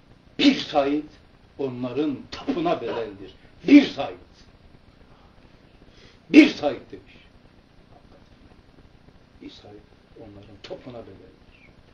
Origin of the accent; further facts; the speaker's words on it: Erzurum, Turkey; Bir çocukken Erzurum'da çocuksunuz orada geçti. Kışta zemheri kok kömürü yakardık sobalarda.